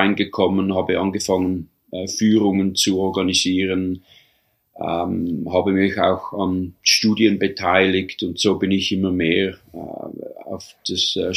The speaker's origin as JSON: {"language": "German", "country": "Switzerland", "moved": "as an adult", "lives_now": "Canada", "said": "ich bin eigentlich Schweizer, habe Doppelbürgerschaft, bin Kanada-Schweizer, lebe seit bald 37 Jahren jetzt hier in Kanada, in den kanadischen Rocky Mountains"}